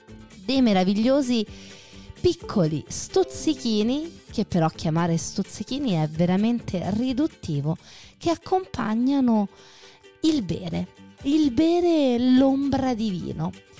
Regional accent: Rome, Lazio, Italy; son romana.

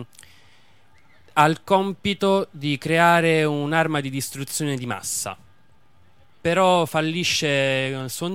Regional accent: Rome, Lazio, Italy; io non sono di quel quartiere nello specifico, sono di Tiburtino Terzo.

